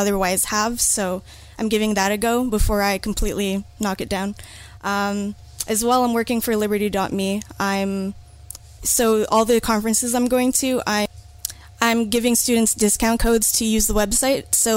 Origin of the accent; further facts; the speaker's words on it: Toronto, Ontario, Canada; also born or lived in Kingston; I'm from Toronto, so that's the east coast of Canada. Depending on who you talk to, it's actually pretty central. And then when I was 17, I moved to Kingston, Ontario